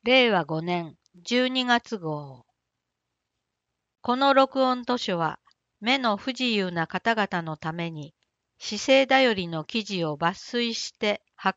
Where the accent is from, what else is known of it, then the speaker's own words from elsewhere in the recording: Yao, Osaka, Japan; こんな形で八尾市のお仕事をさせていただけることを嬉しく思います。生まれ育った場所に恩返しできたらと思っているので